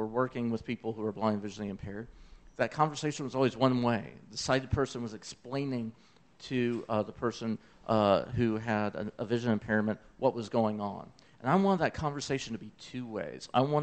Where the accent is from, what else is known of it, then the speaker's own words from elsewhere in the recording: Memphis, Tennessee, United States; accent: southern; My southern accent ain't that strong, y'all. I'm from Memphis, Tennessee. We don't barbecue no briskets. We're pork.